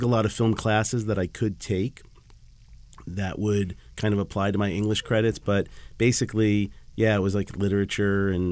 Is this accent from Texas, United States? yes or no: no; New York, United States; Originally from New York. I grew up out in New York, which was great to be as a kid who loved comics